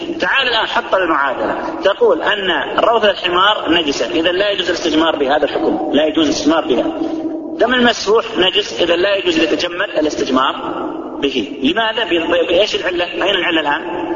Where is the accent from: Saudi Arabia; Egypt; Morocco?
Saudi Arabia; عندنا في السعودية